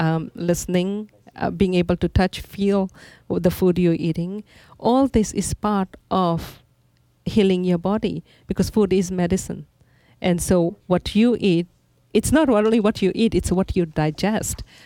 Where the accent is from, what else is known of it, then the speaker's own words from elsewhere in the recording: Fiji; growing up in Fiji Islands, we did not have a refrigerator in our house